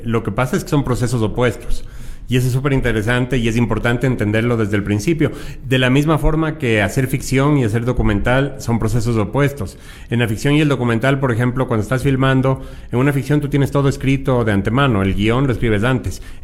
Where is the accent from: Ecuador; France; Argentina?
Ecuador; Quito, Pichincha; born there; yo nací en Quito, mi papá cuencano, toda la familia de mi papá